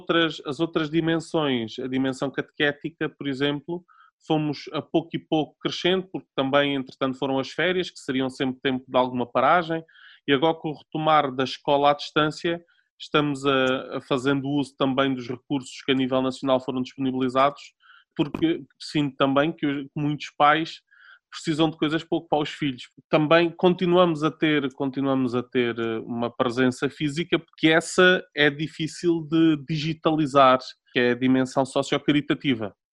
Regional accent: Alentejo, Portugal; como sou alentejano posso contar piadas de alentejanos

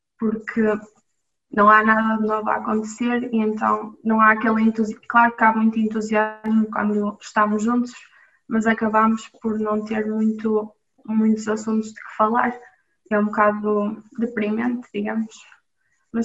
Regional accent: Braga, Portugal; eu sou de Braga, não é?

